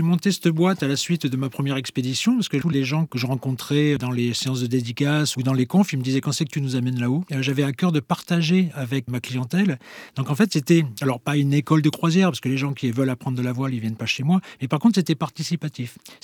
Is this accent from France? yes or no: yes; France; moved away as an adult; je suis parti à 23 ans de France.